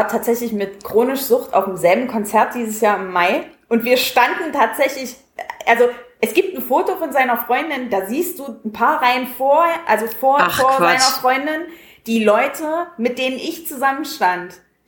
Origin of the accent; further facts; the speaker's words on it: Saxony-Anhalt, Germany; Ich komme aus Sachsen-Anhalt und das hört man auch.